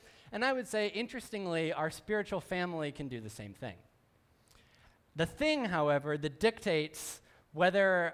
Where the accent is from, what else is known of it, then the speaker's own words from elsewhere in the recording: Portland, Oregon, United States; and I grew up outside Portland, so I root for the Portland Trailblazers.